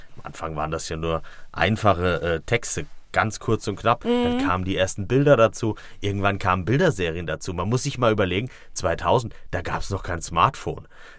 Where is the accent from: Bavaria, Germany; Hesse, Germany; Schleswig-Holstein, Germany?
Hesse, Germany; Neuhof; Ich komme ursprünglich aus Neuhof in der Nähe von Fulda. Diejenigen, die jetzt sich im Landkreis Fulda nicht so auskennen, das ist da, wo der Kaliberg ist, im südlichen Teil des Landkreises.